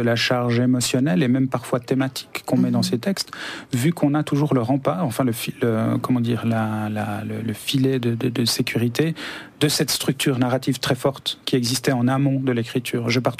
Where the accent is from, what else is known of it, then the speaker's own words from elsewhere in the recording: Montevideo, Uruguay; porteur d'une certaine culture sud-américaine, enfin uruguayenne, en l'occurrence du Rio de la Plata, parce que je viens de Montevideo, donc qui est au nord du Rio de la Plata